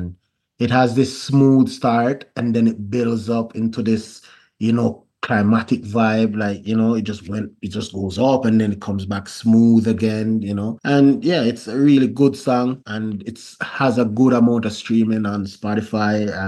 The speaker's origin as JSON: {"language": "English", "region": "Kingston", "country": "Jamaica", "tie": "born or raised there", "also_born_or_lived": "St. Andrew", "lives_now": "Edmonton, Canada", "said": "I'm Jamaican born, but living now in Edmonton, Alberta. I was born and raised in Kingston 20, then moved to Upper St. Andrew, then east northern side of St. Andrew in my teenage years, then back to Kingston 20"}